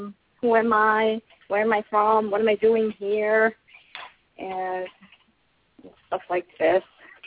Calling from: Florida, United States; I'm calling from Florida.

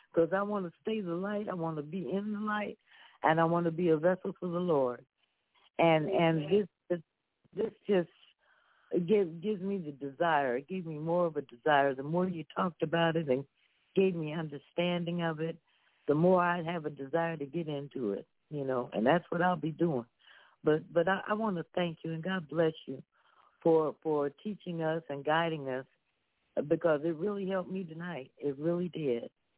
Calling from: Diamond Bar, California, United States; I'm calling from Diamond Bar, California.

